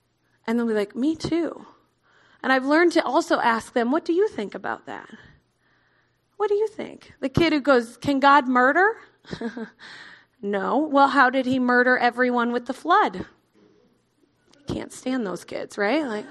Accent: Midwest, United States; accent: Midwestern; there came my Midwestern accent.

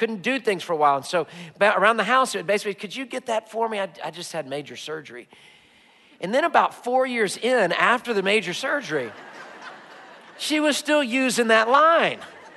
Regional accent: United States; As an American male, I sure like certainty more than I like mystery.

